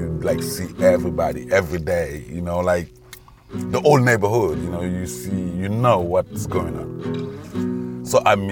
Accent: Senegal; English is a second language; moved away as an adult; now in Austin, United States; I'm from Senegal, and I've been in Austin for 14 years.

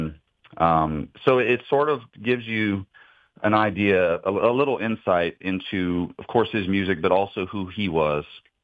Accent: Louisiana, United States; also born or lived in Tennessee; Yeah, I lived in Tennessee for 10 years. And during COVID, my wife and I decided, we're both from Louisiana, so we decided it was time to move back. And so we're back home.

